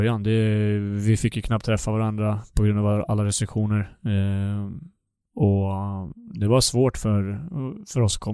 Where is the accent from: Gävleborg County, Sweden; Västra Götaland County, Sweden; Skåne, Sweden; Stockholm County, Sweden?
Stockholm County, Sweden; Södertälje; så att jag ville vara hemma med familj, antingen hos min mormor eller hos min familj hemma i Södertälje.